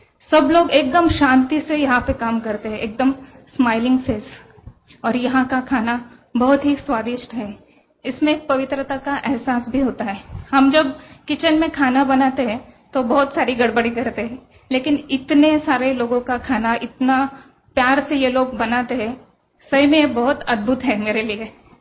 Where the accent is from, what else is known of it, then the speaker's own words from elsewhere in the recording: Pune, Maharashtra, India; पुणे से आई हूँ। 12 साल से मैं एज अ गायनेकोलॉजिस्ट पुणे में प्रैक्टिस कर रही हूँ।